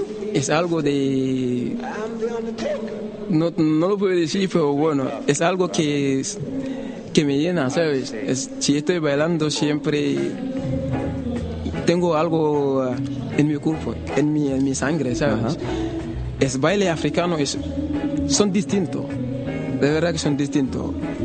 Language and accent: Spanish; Senegal; now in Spain; Sí, venimos de Senegal.